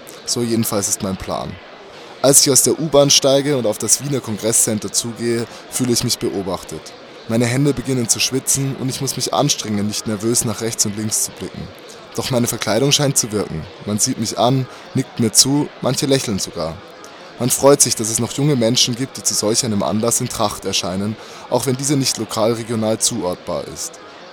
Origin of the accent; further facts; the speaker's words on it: Bavaria, Germany; now in Vienna, Austria; Fremd, da ich als Deutscher oder als Bayer in Wien mich noch immer auf unsicherem Terrain bewege, da ich mit der österreichischen Politik noch nicht wirklich vertraut bin